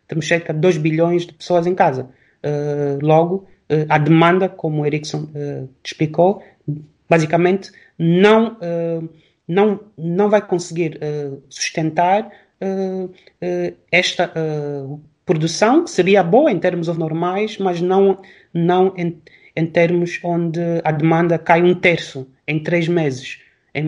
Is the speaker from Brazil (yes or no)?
no; Angola; moved away as an adult; now in Portugal; Este ano faço 39. E eu fiz a licenciatura em Portugal, eu cresci em África, em Angola, que é o meu país. Eu nasci em Portugal, mas cresci em Angola.